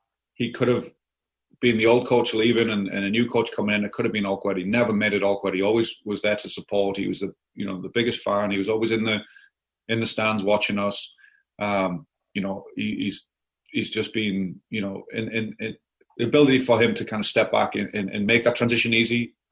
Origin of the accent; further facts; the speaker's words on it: Newcastle upon Tyne, North East England, United Kingdom; my dad, you know, who works with us still today, would take me, you know, as a young boy, as, you know, as far back as I can remember, I could be on the terraces there